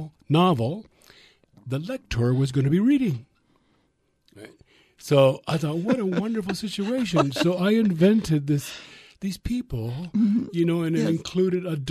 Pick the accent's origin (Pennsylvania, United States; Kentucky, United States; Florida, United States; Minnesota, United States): Florida, United States; Tampa; growing up in Ybor City, and I really had an idyllic life.